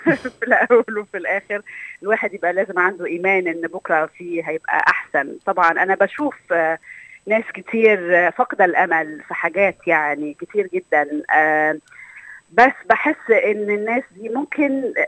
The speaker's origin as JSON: {"language": "Arabic", "town": "Cairo", "region": "Cairo Governorate", "country": "Egypt", "moved": "as an adult", "lives_now": "Canberra, Australia", "said": "أنا وصلت من القاهرة لكامبرا في 2003، آخر 2003، وطبعا كأي مهاجرة عربية كان في صعوبة في الحصول على شغل في الأول"}